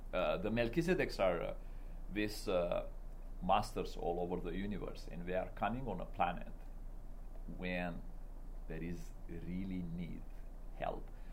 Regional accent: Canada; also born or lived in Romania; I was born actually in Romania. When I was a child, I came here in Canada, so I am a proudly Romanian Canadian. And actually, I live all over the world now

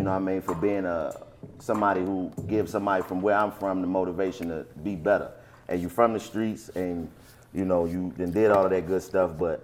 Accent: Washington, District of Columbia, United States; the lifestyle specialist, man. And, you know, for those who don't know, I'm born and raised in Washington, D.C.

